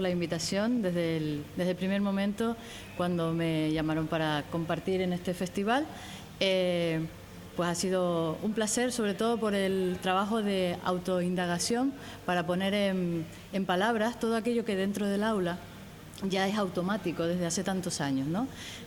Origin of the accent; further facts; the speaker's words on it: La Orotava, Canary Islands, Spain; y más yo soy de La Orotava y estoy muy cerquita